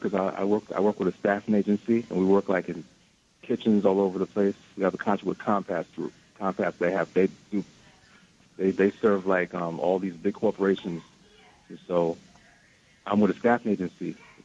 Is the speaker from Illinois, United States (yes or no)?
no; Bronx, New York, United States; I heard a show of yours for the first time. I'm from the Bronx.